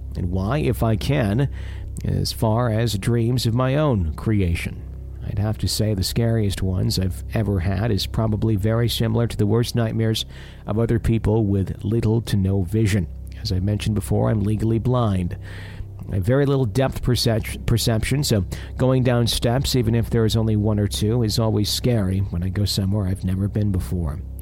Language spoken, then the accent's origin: English; Michigan, United States; One of these places is even located in a part of my home in Michigan, my home state in Michigan, that my family and I have never been to before.